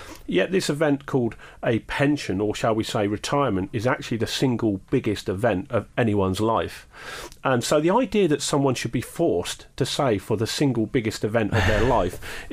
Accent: Reading, South East England, United Kingdom; growing up in Reading is where I'm from originally, you know, three young lads

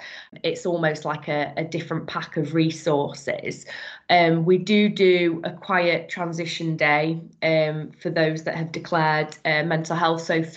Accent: Leeds, Yorkshire and the Humber, United Kingdom; I'm actually from Leeds.

